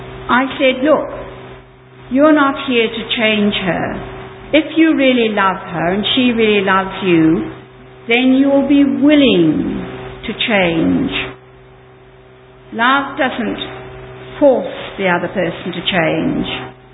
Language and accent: English; England, United Kingdom; now in Australia; Some of you know this, and I'm English. And he wouldn't live in England and I wouldn't live in New Zealand. So that's why I live in Australia.